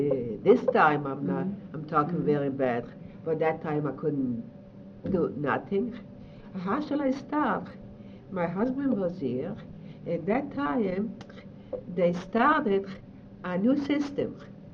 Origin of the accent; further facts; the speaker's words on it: Romania; English is a second language; moved away as an adult; also born or lived in Russia; And I came from Romania.